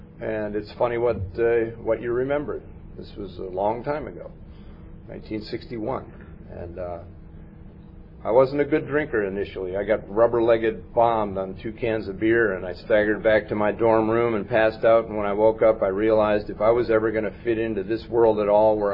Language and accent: English; Huntington, New York, United States; born there; also born or lived in Western Pennsylvania; I was born in Huntington, Long Island, New York.